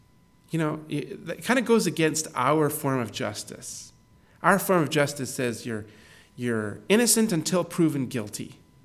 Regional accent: Canada; Forget this. I'm a Canadian. I'm driving on the right side of the road.

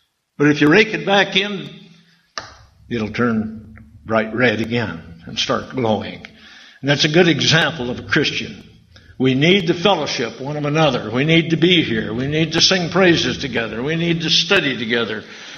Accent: Washington, United States; moved away as an adult; now in Trail, Canada; We came from Washington State, and we came to Canada to start a church over there in Trail, and we're still there.

